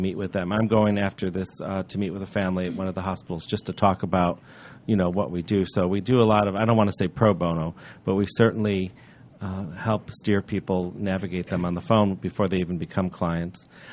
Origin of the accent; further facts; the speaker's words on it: Chicago, Illinois, United States; I hail from the Chicago area